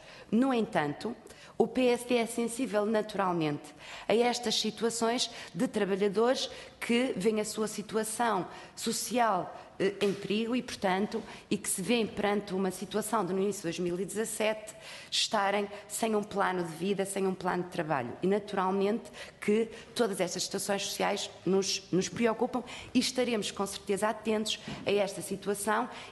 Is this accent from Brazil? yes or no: no; Viana do Castelo, Norte, Portugal; porque, sendo eu vianense, não posso deixar de fazer.